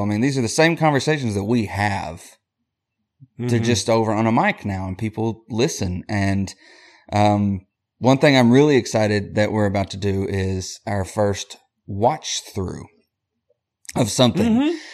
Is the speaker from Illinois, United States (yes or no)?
no; Morristown, Tennessee, United States; we're two boys from Morristown, Tennessee, just talking nerd stuff.